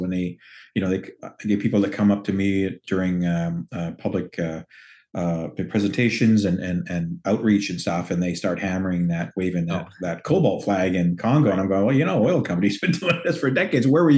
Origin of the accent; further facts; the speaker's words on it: Ontario, Canada; certainly speaking as a Canadian, you know, nickel is important to us.